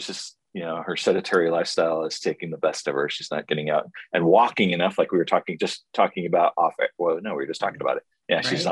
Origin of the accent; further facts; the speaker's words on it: San Francisco, California, United States; like I grew up in San Francisco and see the things that we used to do as, you know, bored youth